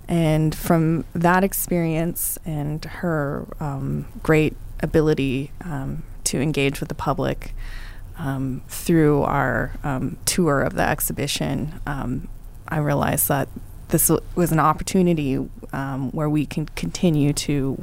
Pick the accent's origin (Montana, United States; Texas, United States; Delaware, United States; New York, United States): Montana, United States; And it feels like a kind of coming home for myself because I grew up on the Crow Indian Reservation.